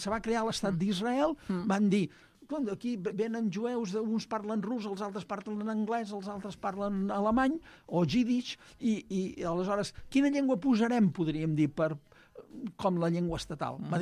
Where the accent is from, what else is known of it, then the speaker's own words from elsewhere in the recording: Catalonia, Spain; aquí el camp de Tarragona, d'on soc jo, doncs no fa pas tant que tothom feia la V quan tocava.